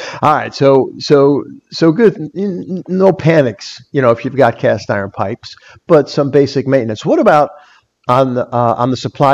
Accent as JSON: {"language": "English", "town": "Chicago", "region": "Illinois", "country": "United States", "tie": "born or raised there", "said": "I remember growing up in Chicago in a very old neighborhood at the time, even, I feel like every house had a grease trap in it."}